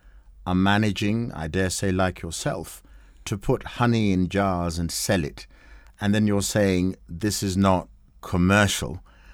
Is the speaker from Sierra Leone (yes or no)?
no; Kenya; If I may interrupt, though, we've got things like we're Kenyan.